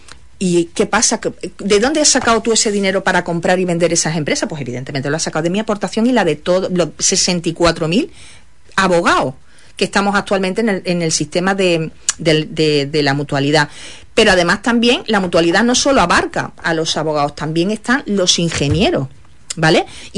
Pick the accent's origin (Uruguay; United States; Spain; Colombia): Spain; yo soy una ciudadana española